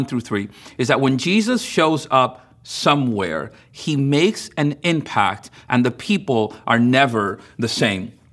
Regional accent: Dominican Republic; I remember growing up in Dominican Republic when neighbors weren't getting along

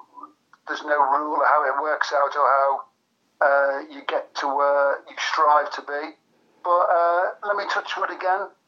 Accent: North West England, United Kingdom; I'm from the Wirral.

